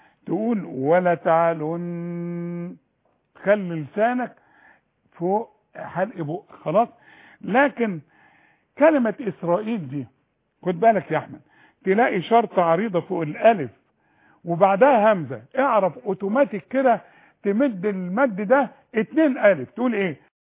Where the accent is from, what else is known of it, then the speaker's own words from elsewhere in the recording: Faqous, Sharqia Governorate, Egypt; انا من الشرقية، انا من الشرقية فعلا، من فجوس،